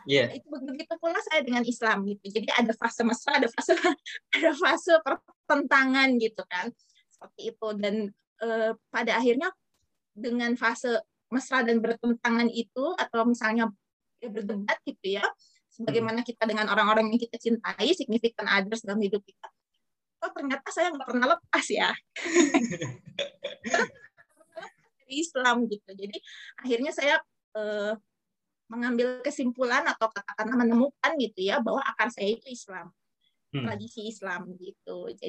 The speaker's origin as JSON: {"language": "Indonesian", "region": "Jakarta", "country": "Indonesia", "tie": "born or raised there", "said": "Karena orang tua saya nggak lahir dan besar di Jakarta, mereka merantau, terus ya udah menetap gitu kan, jadi saya generasi kedua. Dan tapi kami di rumah belajar apa? Bicara bahasa Indonesia gitu kan, tidak bicara bahasa daerah. Saya ngerti bahasa daerah itu sedikit sekali"}